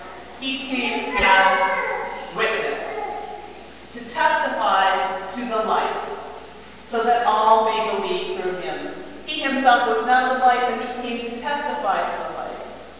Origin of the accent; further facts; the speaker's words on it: Manchester, North West England, United Kingdom; born there; I was born actually in Manchester and lived in Clapping Clock.